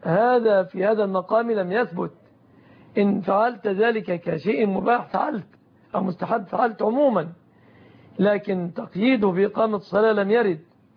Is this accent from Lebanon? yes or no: no; Egypt; عن بلادنا مصر.